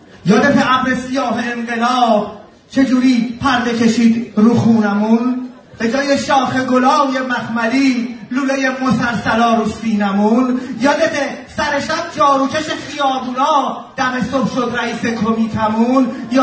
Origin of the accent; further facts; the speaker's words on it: Iran; born there; در زادگاهمون ایران با وضعیتی که امروز به وجود اومده